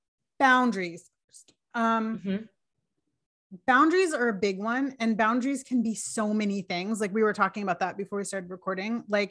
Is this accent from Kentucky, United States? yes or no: no; New Jersey, United States; I was so psyched when I saw New Jersey got salon suites, because that's my home state.